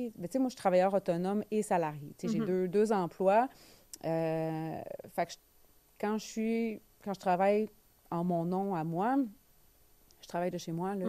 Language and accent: French; Longueuil, Quebec, Canada; On vient de Longueuil, tous les deux. On a grandi dans les mêmes quartiers, tu sais.